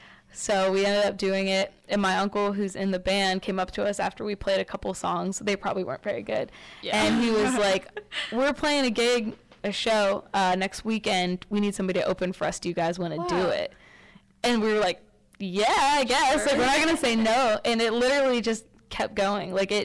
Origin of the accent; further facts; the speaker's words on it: Steubenville, Ohio, United States; We're from Ohio, like near the Steubenville area.